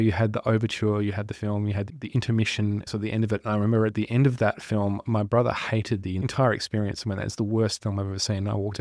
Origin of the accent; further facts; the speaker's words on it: Launceston, Tasmania, Australia; So I grew up in Tasmania, in Launceston, which is in the northern part of the state. It's a very beautiful place, and I think growing up there in the sort of late 1970s, early 1980s, all the way through to the 90s was a good childhood.